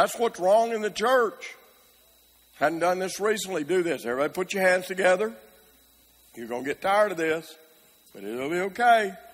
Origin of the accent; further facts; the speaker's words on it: Arkansas, United States; I grew up in Arkansas. I was there when he was governor.